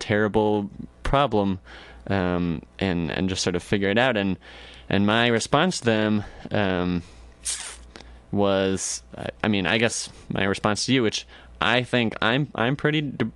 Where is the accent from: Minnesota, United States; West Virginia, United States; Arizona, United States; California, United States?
Minnesota, United States; Minneapolis; I'm from Minneapolis, and so a lot of people there